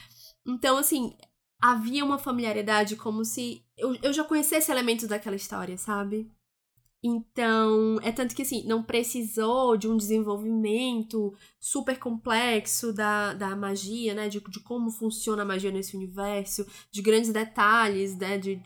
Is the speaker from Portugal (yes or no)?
no; Ceará, Brazil; E assim, nós crescemos no Ceará, né? Eu, particularmente, no interior do Ceará.